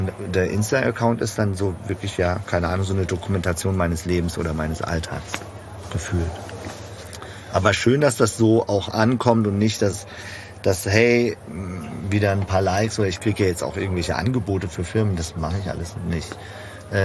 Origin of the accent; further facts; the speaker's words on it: Görlitz, Saxony, Germany; born there; ich bin in Ostdeutschland geboren, in Görlitz, der östlichsten Stadt Deutschlands.